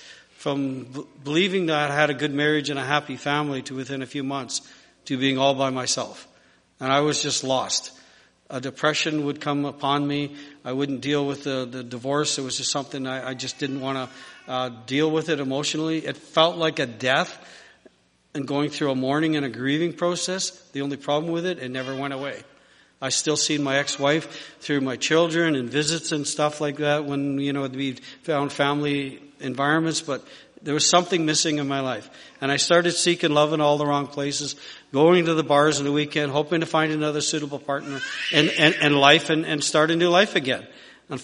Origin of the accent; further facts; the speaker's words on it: Winnipeg, Manitoba, Canada; I grew up in Winnipeg, married my high school sweetheart, raised two beautiful children